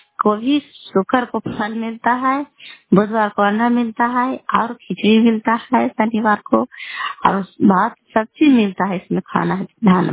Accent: Kalyanpur, Bihar, India

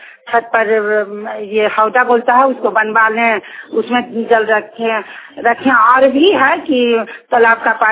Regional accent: Jhajha, Bihar, India; हम झाझा के रहने वाले हैं।

